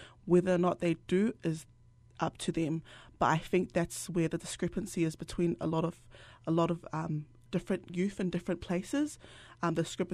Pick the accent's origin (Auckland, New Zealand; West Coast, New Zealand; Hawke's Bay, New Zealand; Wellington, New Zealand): Auckland, New Zealand; South Auckland; because I'm from South Auckland. And if I speak on my perspective as a Pasifika woman growing up in South Auckland